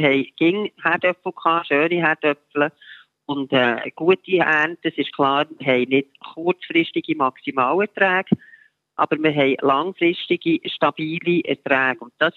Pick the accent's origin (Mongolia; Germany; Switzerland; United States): Switzerland; als Schweizer und Schweizerinnen